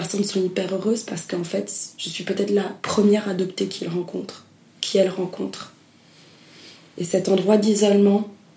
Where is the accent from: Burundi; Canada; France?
Burundi; born there; Moi, je suis habitée par le Burundi, par mon pays natal, par des cauchemars de la guerre